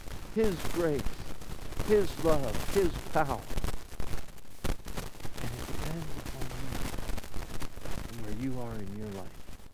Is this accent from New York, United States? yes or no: no; Glen Rock, Pennsylvania, United States; from Glen Rock, Pennsylvania.